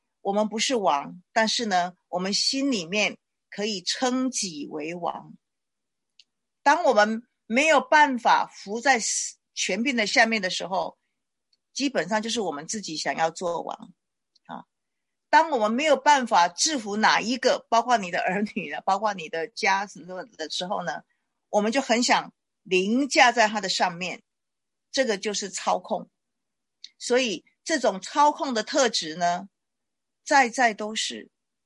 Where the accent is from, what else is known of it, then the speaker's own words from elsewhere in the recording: China; 我们中国人最懂得什么叫皇帝了哈。我们中国人的这个文化本身呢，就是帝王的啊这种朝代的一个推进推演啊。